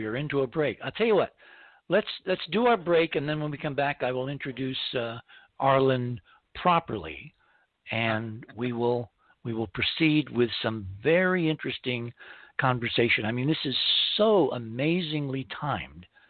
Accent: Fair Lawn, New Jersey, United States; I grew up in Fairlawn, New Jersey, a great place in the early mid-60s with equal parts bucolic American suburbia and small-town Rockwellian pop culture ambiance.

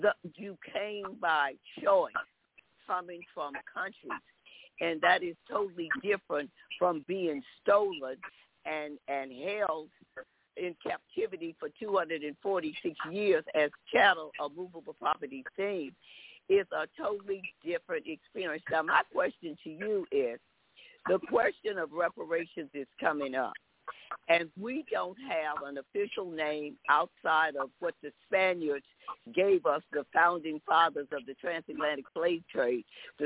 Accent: Chicago, Illinois, United States; And when I said I was from Chicago, I was told, no, you are from here.

